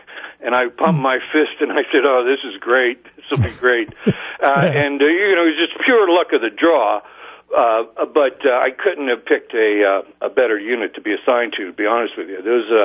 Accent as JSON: {"language": "English", "town": "Uniontown", "region": "Pennsylvania", "country": "United States", "tie": "born or raised there", "said": "Yes, I worked at my hometown newspaper, Uniontown Newspapers Incorporated, for 8 years."}